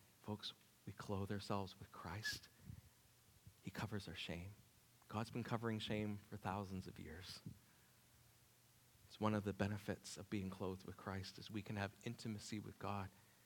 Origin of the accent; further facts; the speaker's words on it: Fredericton, New Brunswick, Canada; Before I say I'm a Canadian or I'm a male or I'm from Fredericktonian or Northside or whatever things we use to describe ourselves